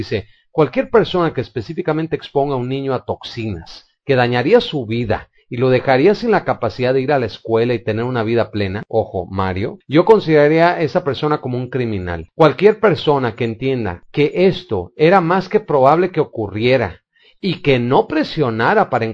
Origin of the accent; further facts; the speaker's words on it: Mexico; donde todos como mexicanos vamos a pedir